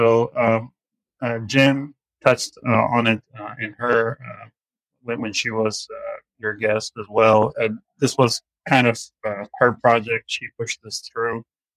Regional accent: Pakistan; also born or lived in Afghanistan; I grew up as a refugee in Pakistan. I'm originally from Afghanistan. My father worked for Red Cross there.

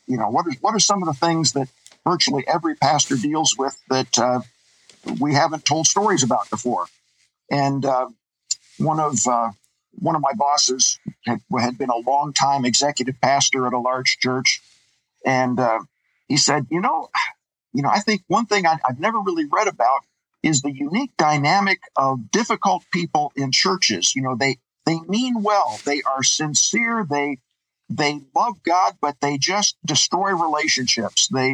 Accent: Denver, Colorado, United States; also born or lived in St. Paul, Minnesota; now in Chicago, United States; I was raised in Denver, graduated high school, went to Bethel College in St. Paul, Minnesota. And then got a job in Chicago in publishing.

